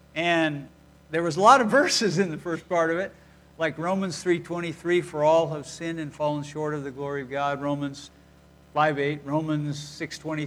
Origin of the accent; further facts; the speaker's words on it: Nampa, Idaho, United States; I'm from Nampa, Idaho. I was born and raised there. My family worked around here for a lot of years.